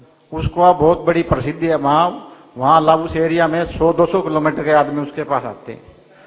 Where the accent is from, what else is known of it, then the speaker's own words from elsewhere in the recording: Charkhi Dadri, Haryana, India; मैं चरखी दादरी हरियाणा से हूँ, मैं बैंक में सर्विस करता हूँ